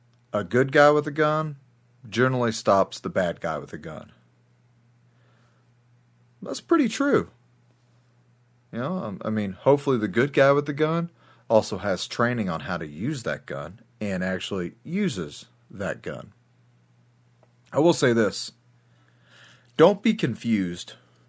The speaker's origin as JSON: {"language": "English", "country": "United States", "said": "maybe so damn proud as an American to sit there and look"}